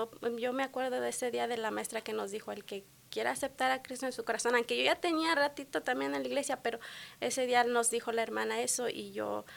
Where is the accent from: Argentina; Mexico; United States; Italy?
Mexico; Michoacán; Yo soy de Michoacán